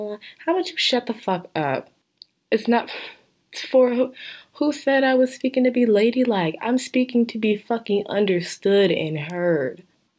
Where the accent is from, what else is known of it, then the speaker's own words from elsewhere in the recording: the South, United States; I don't cuss in front of my mom. I'm from the South. That's not allowed.